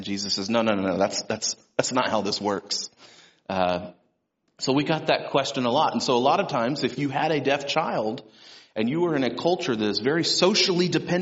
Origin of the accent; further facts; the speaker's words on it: Louisiana, United States; I grew up in Louisiana, as I mentioned. So I had a really strong accent, but I've worked really hard to get out of that.